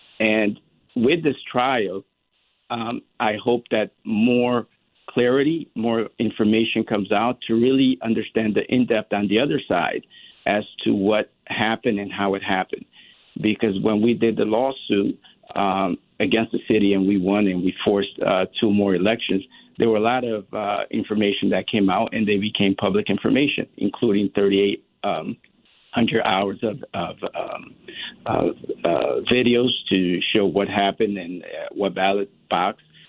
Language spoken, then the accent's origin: English; Bridgeport, Connecticut, United States; I came here as a young boy, no mother, no father, and I grew up right here in the Hollow section of Bridgeport.